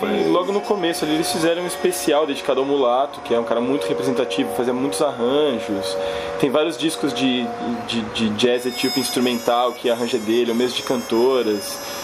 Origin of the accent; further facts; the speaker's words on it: Brazil; Olha, eu acho que mulato, né? Pelo menos a gente como brasileiro pode falar, acho que, né?